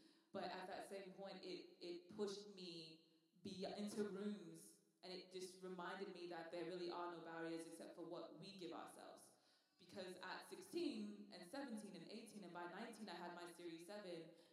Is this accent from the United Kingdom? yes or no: yes; Manchester, North West England, United Kingdom; also born or lived in London; now in New York, United States; I'm from Manchester, we get sun. So, definitely. Quick story, I lived in London for 3 years, and when I lived there, I remember being depressed. And I was like, you know what, let's break this up and move to New York.